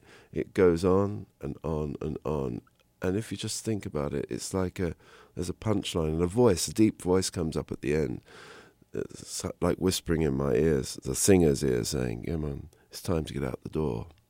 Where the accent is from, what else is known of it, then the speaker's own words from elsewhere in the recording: London, United Kingdom; where I grew up in North London. I lived very close to a train track